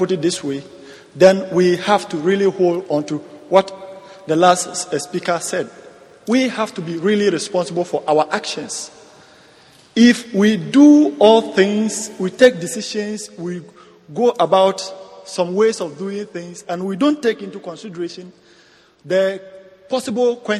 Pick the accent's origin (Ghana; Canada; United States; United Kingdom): Ghana; from Ghana, and I applaud our panel for the wonderful job done.